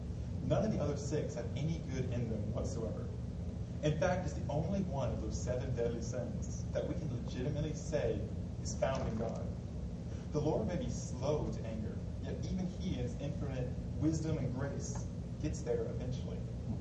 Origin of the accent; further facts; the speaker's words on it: Texas, United States; And as y'all know, I am from Texas, and Texas is the home of sports.